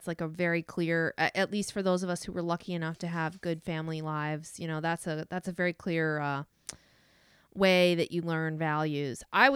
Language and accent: English; Florida, United States; Oh, see, I grew up in South Florida